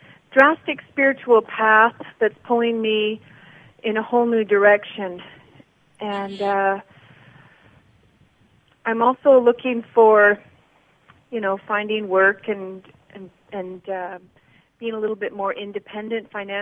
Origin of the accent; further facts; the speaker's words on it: Airdrie, Alberta, Canada; I'm from Airdrie, Alberta.